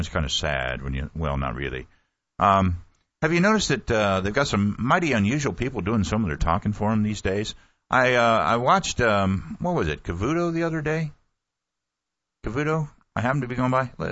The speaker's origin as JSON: {"language": "English", "region": "Ohio", "country": "United States", "said": "Don King, I'm originally from Ohio. I've told you that many, many times. And not far from where I live was a place called the Marion Correctional Institute."}